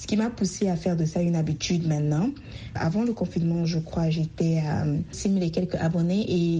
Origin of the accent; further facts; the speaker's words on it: Central African Republic; now in United States; Je suis centrafricaine de nationalité. Je vis aux États-Unis.